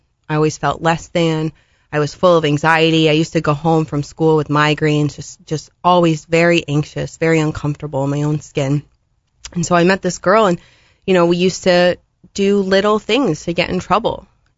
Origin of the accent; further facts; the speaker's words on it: Springfield, United States; So, I grew up in Springfield. I was born here.